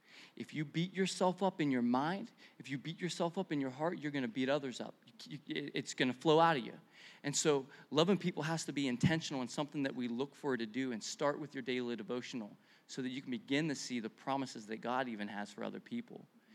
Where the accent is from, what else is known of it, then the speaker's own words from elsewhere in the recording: Pennsylvania, United States; Hello, we grew up in Pennsylvania. There's a lot of potholes.